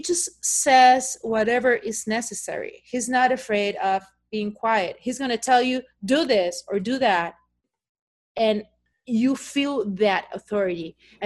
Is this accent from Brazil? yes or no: yes; Brazil; also born or lived in Argentina; My family is British, but I was born and raised in South America, in Argentina and then Brazil.